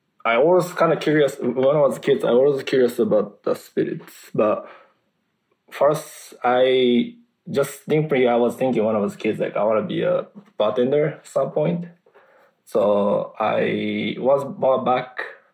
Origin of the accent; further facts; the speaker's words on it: Osaka, Japan; English is a second language; moved away as an adult; now in New York, United States; I'm from Osaka, Japan. I moved in United States, actually straight to New York when I was 20. And I'm here for almost 16 years right now.